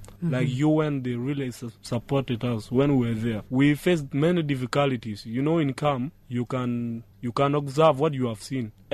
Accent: Kakuma, Turkana County, Kenya; born there; I was born in Kakuma.

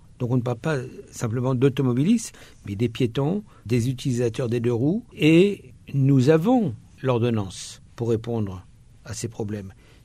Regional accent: France

